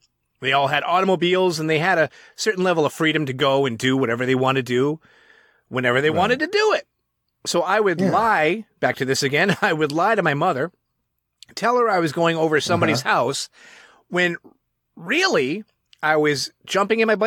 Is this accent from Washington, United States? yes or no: no; Massachusetts, United States; all these girls in here want to bang me because I'm from Massachusetts.